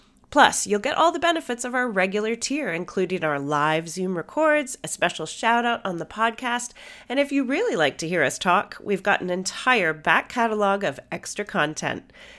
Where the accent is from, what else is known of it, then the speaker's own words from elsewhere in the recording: Canada; I've been telling you that I'm Canadian.